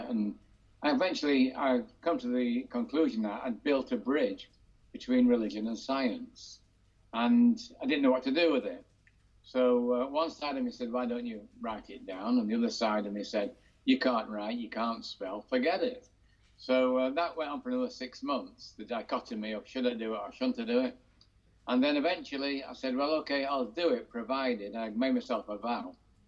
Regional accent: Manchester, North West England, United Kingdom; now in Florida, United States; I'm from Manchester, England, and now I live in Florida.

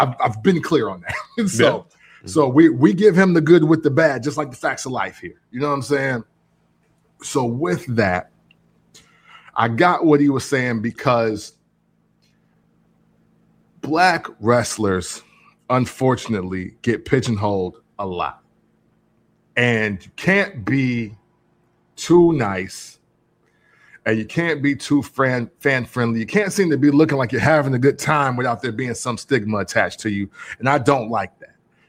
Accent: Freeport, Illinois, United States; And I'm from Freeport, Illinois.

